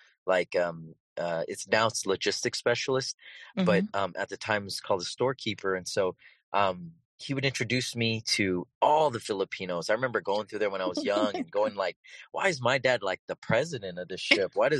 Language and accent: English; San Diego, California, United States; thank goodness growing up in San Diego, it's very diverse, but even in a very diverse place like this, you'll still get the, oh, so where are you from? You know? And when I just tell them, oh, I'm from San Diego, you know, I'm like you.